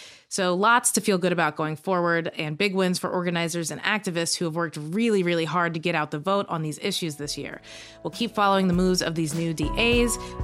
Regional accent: Kentucky, United States; Also, growing up in Kentucky, I worked at a Fazoli's.

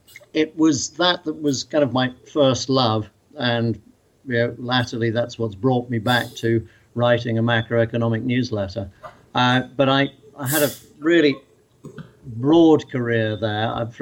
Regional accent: Wirral, North West England, United Kingdom; Okay, so I grew up on the Wirral, just south of Liverpool.

